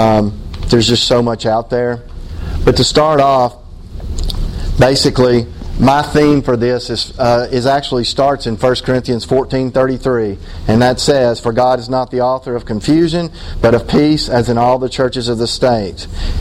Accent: Knoxville, Tennessee, United States; I'm from Knoxville, Tennessee, and I've been in this walk since 1994.

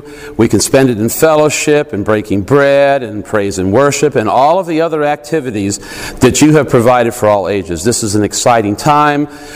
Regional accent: Richmond, Virginia, United States; I'm from Richmond, Virginia.

